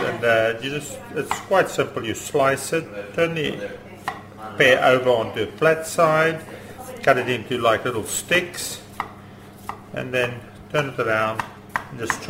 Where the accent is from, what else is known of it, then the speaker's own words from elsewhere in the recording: KwaZulu-Natal, South Africa; I was raised by a nanny. I grew up in KwaZulu-Natal in southern Africa